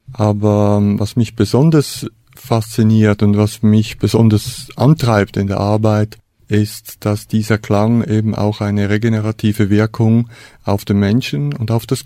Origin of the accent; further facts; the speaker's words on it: Switzerland; now in Germany; Ja, ich bin Schweizer, habe auch noch meinen Schweizer Pass natürlich. Und fühle mich aber sehr wohl in Deutschland, bin schon sehr lange da.